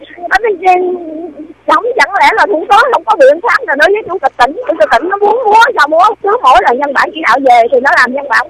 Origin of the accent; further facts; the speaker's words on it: Long An, Vietnam; quê ở Long An đó anh.